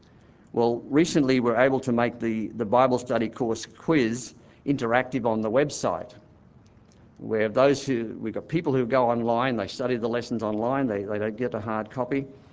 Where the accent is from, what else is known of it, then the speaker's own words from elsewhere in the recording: Australia; But I come from Australia. How many times do I have opportunity to speak to you about what is happening in our country?